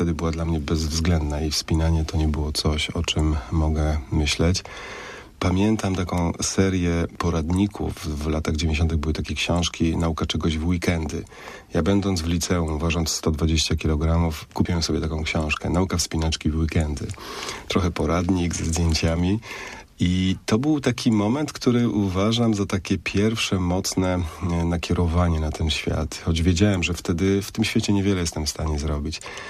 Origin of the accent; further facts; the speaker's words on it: Silesian Voivodeship, Poland; Ja jestem góralem beskidzkim, urodzonym pod Pilskiem, piękną górą, którą nazywam Fuji Beskidów